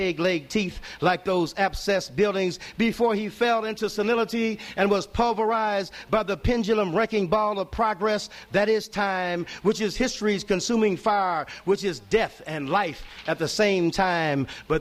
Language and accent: English; St. Louis, Missouri, United States; I grew up on Delmar and Leonard, and these pieces work together as a group